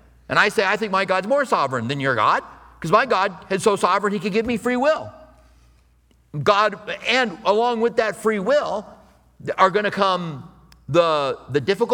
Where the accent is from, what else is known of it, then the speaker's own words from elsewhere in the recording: Clinton, Iowa, United States; people from Iowa, which is where I'm from, I was born in Clinton, Iowa